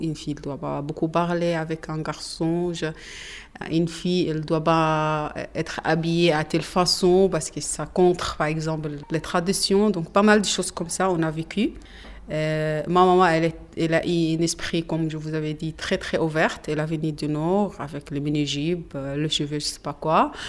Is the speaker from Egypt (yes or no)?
yes; Esna, Luxor Governorate, Egypt; Je viens de Sud d'Égypte, dans une petite ville qui s'appelle Esna, entre Louxor et Aswan.